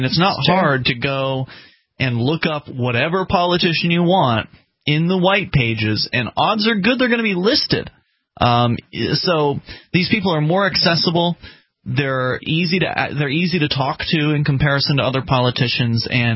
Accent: Sarasota, Florida, United States; now in New Hampshire, United States; I didn't come from a big city. I came from Sarasota, Florida, which the city itself is fairly small in population.

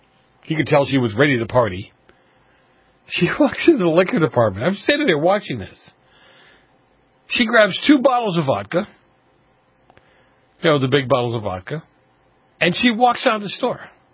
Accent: Boston, Massachusetts, United States; Like when I was a kid, I grew up in Boston.

